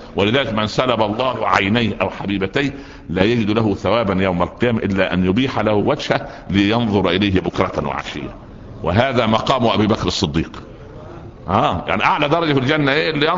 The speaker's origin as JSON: {"language": "Arabic", "region": "Upper Egypt", "country": "Egypt", "said": "عندنا في الصعيد"}